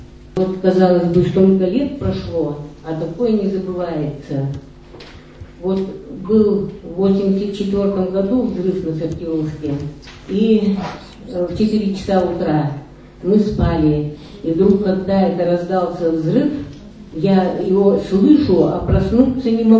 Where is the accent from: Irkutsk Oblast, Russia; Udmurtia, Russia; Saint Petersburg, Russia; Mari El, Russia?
Saint Petersburg, Russia; Leningrad; Родилась я в Ленинграде, мне 6 лет было, и 3-4 года мы пережили блокаду Ленинграда.